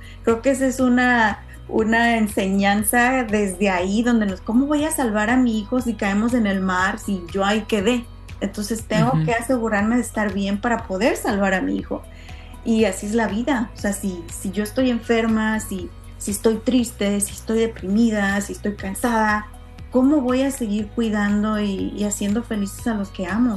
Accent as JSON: {"language": "Spanish", "country": "Mexico", "tie": "born or raised there", "said": "criada en México y en este ambiente que les comentaba al inicio"}